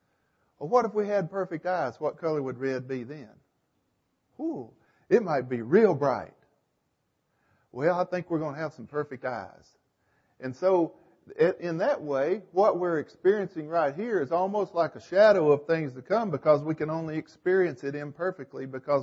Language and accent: English; Tennessee, United States; I grew up on the Cumberland Plateau there in Tennessee between Knoxville and Nashville. And it's kind of a mountainous area.